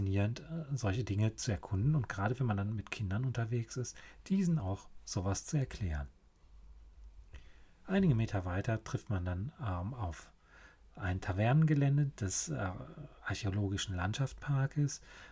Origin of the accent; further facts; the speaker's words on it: North Rhine-Westphalia, Germany; born or raised there